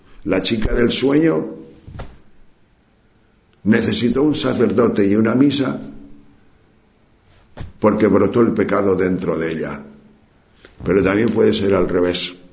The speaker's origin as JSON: {"language": "Spanish", "town": "Tejerina", "region": "Castile and León", "country": "Spain", "tie": "born or raised there", "said": "En mi pueblo, que es un pueblo de la provincia de León, que se llama Tejerina"}